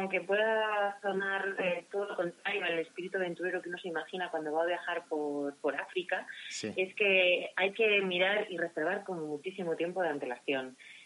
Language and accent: Spanish; Asturias, Spain; also born or lived in Bilbao; now in Madrid, Spain; Soy nacida en Bilbao, criada en Asturias y llevo viviendo en Madrid 12 años. Así que ya no sé de dónde soy. Soy un poco de cada sitio.